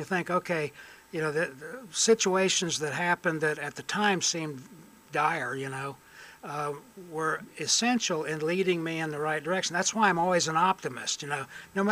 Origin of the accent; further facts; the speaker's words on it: York, South Carolina, United States; Yeah, I was raised in York, South Carolina, which is over in the Rock Hill area.